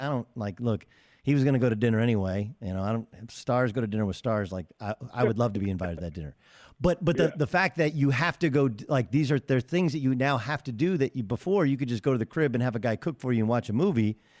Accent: California, United States; I grew up in Orange County, which is, for people who don't know, I'm, you know, 45 minutes away, and even though I work up in Los Angeles

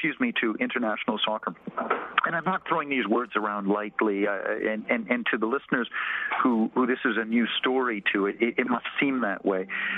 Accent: Canada; as you may tell from my accent, I'm a Canadian

